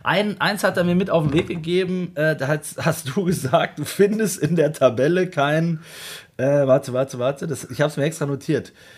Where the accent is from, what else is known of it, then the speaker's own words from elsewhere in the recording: Switzerland; Grüezi aus der schönen Schweiz, aus meiner alten Heimat von mir.